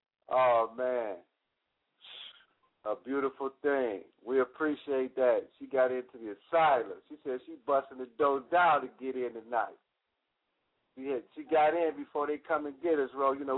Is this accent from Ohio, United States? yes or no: yes; Cleveland, Ohio, United States; and I'm from Cleveland